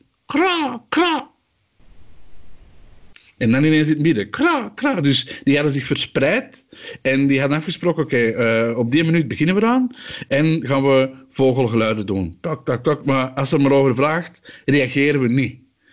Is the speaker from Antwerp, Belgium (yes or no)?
yes; Antwerp, Belgium; Dus in West-Vlaanderen als Antwerpenaar is het sowieso moeilijk.